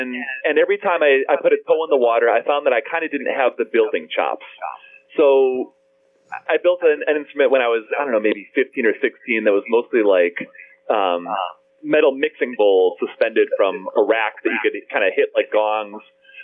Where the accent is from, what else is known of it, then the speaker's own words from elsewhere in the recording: Illinois, United States; I hate to tell you this, but I grew up in Illinois.